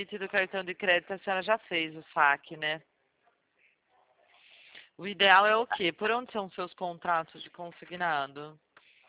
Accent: Limeira, São Paulo, Brazil; Eu sou de Limeira, do interior de São Paulo.

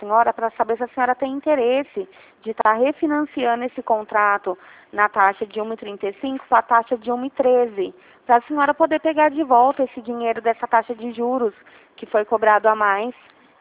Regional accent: São Paulo, Brazil; Eu sou daqui de São Paulo.

